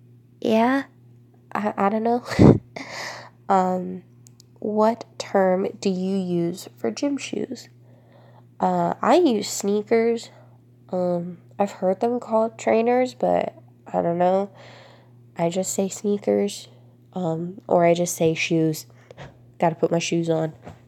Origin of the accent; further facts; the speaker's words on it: Florida, United States; accent: southern drawl; Well, I'm from Florida, but I have a lot of family that grew up and are from the southern United States, kind of just scattered all over.